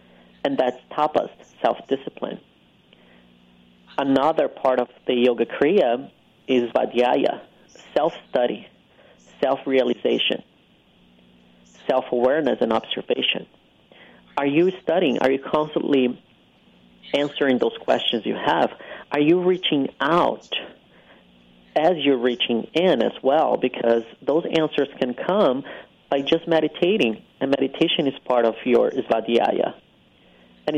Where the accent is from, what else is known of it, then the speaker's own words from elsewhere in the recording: Brazil; born there; first language Portuguese; English is a second language; moved away; I was born in Brazil. I speak Portuguese. I came to this country and I learned English. I learned Spanish. I learned Italian. I learned Sanskrit.